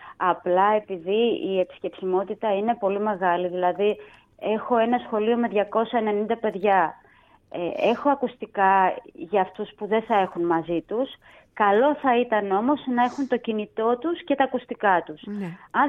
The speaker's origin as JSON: {"language": "Greek", "town": "Nafplio", "region": "Peloponnese", "country": "Greece", "said": "Εννοείται θα πάει στην πόλη μου, στον Ναύπλιο"}